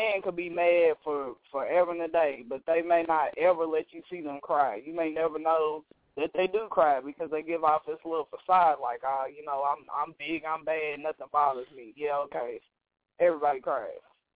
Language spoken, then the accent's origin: English; Lexington, Kentucky, United States; also born or lived in Talladega, Alabama; It's really a place I decided because I'm from Lexington, Kentucky. That would have been too just, you know, okay for me. And or Talladega, Alabama. I got family there. I lived there for several years.